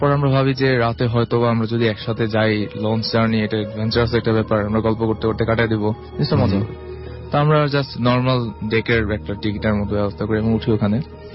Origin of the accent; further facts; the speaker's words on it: Chandpur, Chittagong Division, Bangladesh; আমরা অ্যাকচুয়ালি আমাদের গ্রামের বাড়ি যাচ্ছিলাম চাঁদপুর